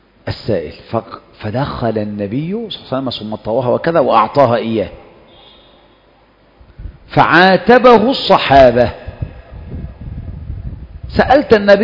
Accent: Egypt; وعندنا في مصر شعرات النبي

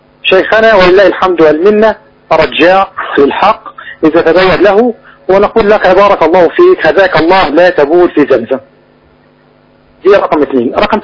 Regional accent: Egypt; now in Saudi Arabia; عندنا في مصر يعني او معنى صح هنا في المملكه

